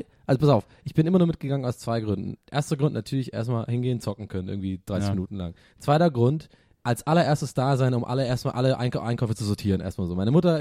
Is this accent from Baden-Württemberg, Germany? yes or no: yes; Tübingen, Baden-Württemberg, Germany; bei uns in Tübingen damals